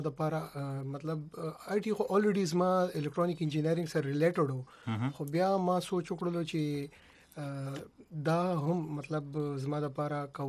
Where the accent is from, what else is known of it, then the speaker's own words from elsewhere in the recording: Khyber Pakhtunkhwa, Pakistan; moved away as an adult; also born or lived in Peshawar; now in United States; ز بیسیکلی د مومن ایجنسی د میچنای علاقې کغون تحصیل نه تعلق لرم او رهایش مونږ په پیښور کې دی